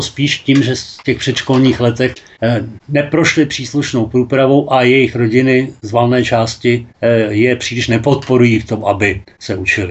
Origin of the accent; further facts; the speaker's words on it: Most, Ústí nad Labem Region, Czechia; Já jsem rodilý Mostečák